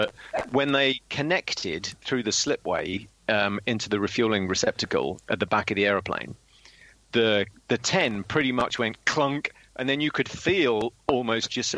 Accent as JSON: {"language": "English", "country": "United Kingdom", "said": "I'm British."}